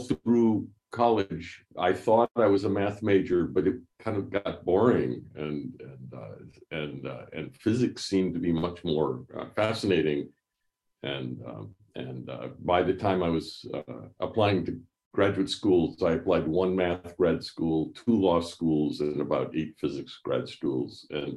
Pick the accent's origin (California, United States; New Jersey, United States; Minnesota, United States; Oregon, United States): Minnesota, United States; also born or lived in Ann Arbor; He met my mother at Ann Arbor, and I was born there, and I grew up in Minnesota